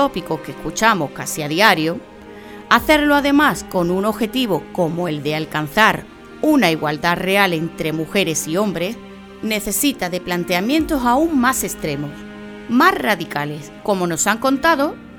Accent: Huelva, Andalusia, Spain; periodista onubense

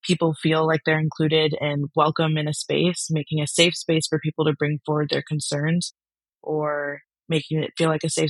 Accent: Evanston, Illinois, United States; I am from Chicago, Illinois, a little town called Evanston, like right outside of it. I grew up there

